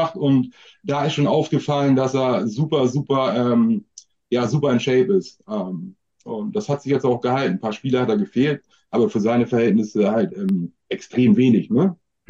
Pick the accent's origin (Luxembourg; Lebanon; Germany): Germany; Buxtehude, Lower Saxony; now in Hamburg, Germany; ich komme ja auch jetzt aus Hamburg, respektive ursprünglich aus der Nähe von Hamburg. Buxtehude